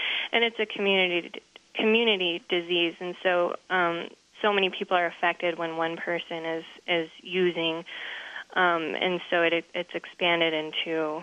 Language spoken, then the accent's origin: English; Chicago, Illinois, United States; also born or lived in Santa Fe; I grew up in Santa Fe and Chicago. I was born in Santa Fe and grew up mostly in Chicago, and so a lot of my community is there.